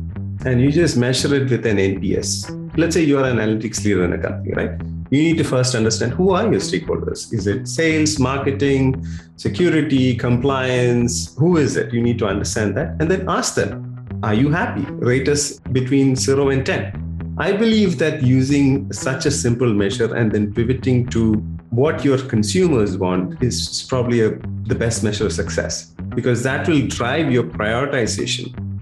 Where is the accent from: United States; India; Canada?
India; English is a second language; now in Melbourne, Australia; Look, I'm from India. We Indians have cricket in our blood.